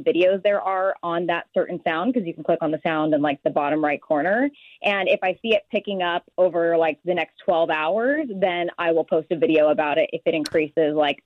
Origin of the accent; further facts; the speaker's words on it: Orange, California, United States; I'm from Orange of Orange County.